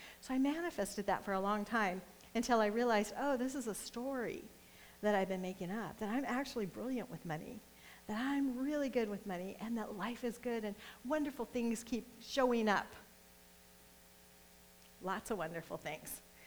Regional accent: Midwest, United States; I'm from the Midwest, so we get that a lot, but it's such a rarity out here, so I've missed it, and it was fabulous.

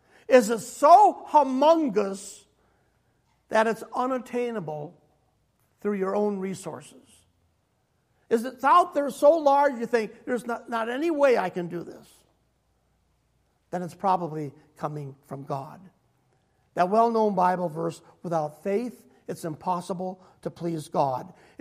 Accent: Minnesota, United States; I grew up in Minnesota. I tried to get away from that kind of climate.

